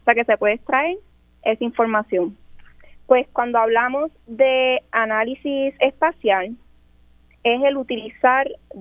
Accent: Aibonito, Puerto Rico; Soy de Aibonito, tengo un bachillerato

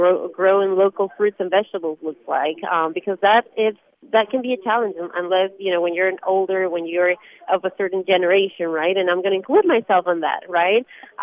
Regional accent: Ecuador; now in Maryland, United States; I'm from Ecuador. I have only been here since 2001

